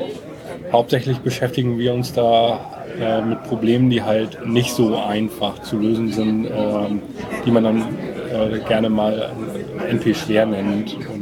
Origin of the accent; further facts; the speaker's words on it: Bad Segeberg, Schleswig-Holstein, Germany; now in Kiel, Germany; Ja, ursprünglich bin ich mal Segeberger gewesen. Also ich komme schon seit jeher aus dem Norden